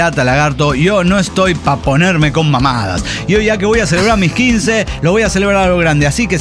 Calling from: San Luis Potosí, Mexico; de San Luis Potosí.

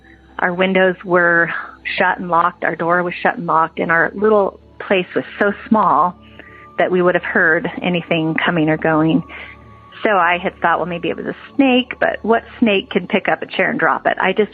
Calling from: Idaho, United States; I'm calling from Idaho.

